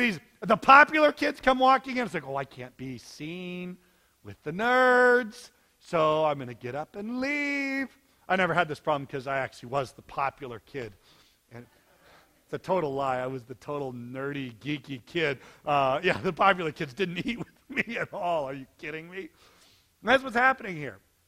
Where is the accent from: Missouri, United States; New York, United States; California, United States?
California, United States; I'm from California. I see that stuff all the time.